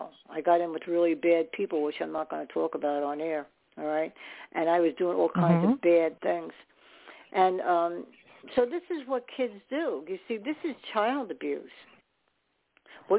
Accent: New York, United States; born there; See, they were all born in New York on that side. I was born in New York. So I remember good things from that, going into New York City

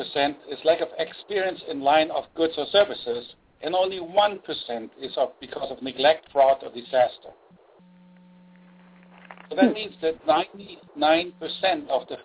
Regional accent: Germany; moved away as an adult; now in United States; I was born and raised in Germany. I did my apprenticeship as a chef in Germany.

